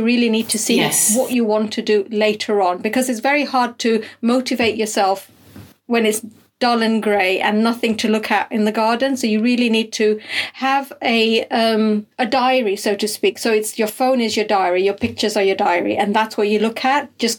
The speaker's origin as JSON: {"language": "English", "country": "Zambia", "tie": "born or raised there", "said": "So my background is I'm born and brought up in Zambia, and my mum had a beautiful veg garden there. They've now moved to India"}